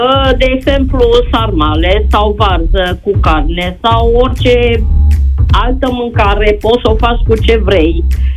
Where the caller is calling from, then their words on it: Alba Iulia, Alba County, Romania; sunt din Alba Iulia.